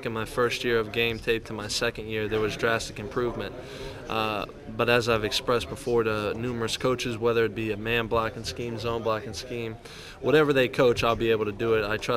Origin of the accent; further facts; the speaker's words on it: Ohio, United States; I mean, I was born and raised in Ohio.